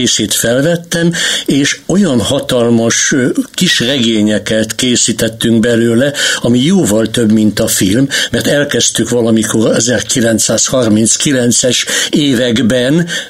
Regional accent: Nyíregyháza, Szabolcs-Szatmár-Bereg, Hungary; Nyíregyháza, Buzatér, piac, ott nőttem föl, eltöltöttem ott körülbelül 8-10 évet, előttem volt a piac, minden nap oda lejártam, ismertem ezeket az embereket.

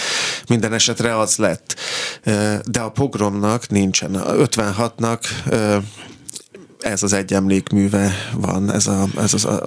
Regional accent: Hajdúnánás, Hajdú-Bihar, Hungary; a valóságban ez Hajdunánás, ahol én felnőttem

